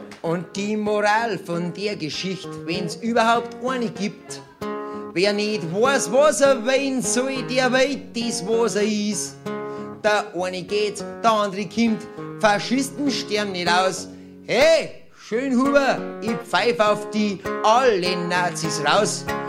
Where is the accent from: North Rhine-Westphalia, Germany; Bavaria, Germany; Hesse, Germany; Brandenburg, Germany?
Bavaria, Germany; bei uns in Bayern heißen ja wahnsinnig viele Leute Huber